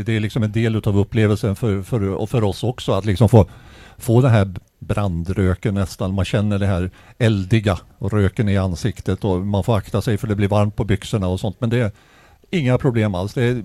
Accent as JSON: {"language": "Swedish", "town": "Västerås", "region": "Västmanland County", "country": "Sweden", "said": "Vi kommer från Västerås, Michel och jag."}